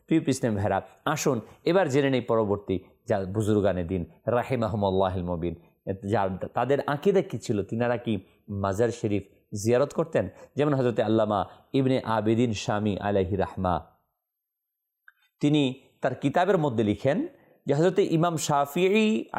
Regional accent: Munshiganj, Dhaka Division, Bangladesh; now in Dhaka, Bangladesh; আমি আমার বাড়ি মুন্সীগঞ্জ, আমি ঢাকাতে অবস্থান করি

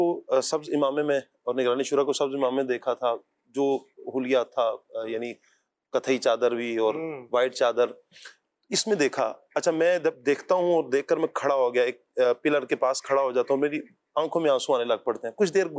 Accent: Wah Cantonment, Punjab, Pakistan; جو آبائی جو میرا گاؤں ہے وہ واہ کینٹ ہے. واہ کینٹ میں پیدائش ہے, لیکن اسے پیچھے جائیں تو جموں کشمیر سے تعلق ہے.

